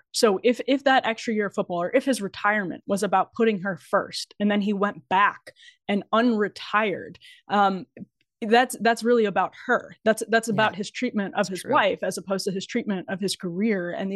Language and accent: English; Wisconsin, United States; I mean, I'm from Wisconsin. We went through this with Brett Favre year after year after year.